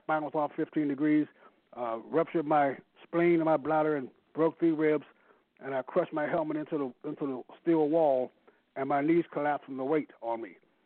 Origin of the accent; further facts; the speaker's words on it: St. Louis, Missouri, United States; born there; I was born in St. Louis, in the inner city, poor parents. My grandfather was a pastor.